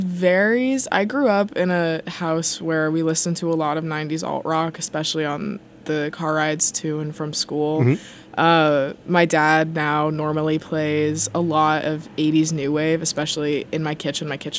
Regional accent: Massachusetts, United States; I'm from 10 minutes away from campus.

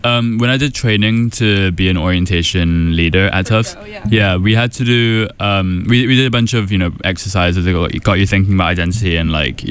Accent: Hong Kong; having a Chinese father and a British mother and growing up in Hong Kong.

